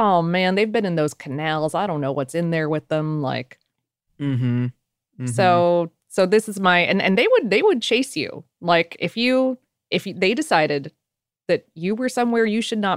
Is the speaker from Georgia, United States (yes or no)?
no; Florida, United States; Muscovy are the type that I grew up with in South Florida.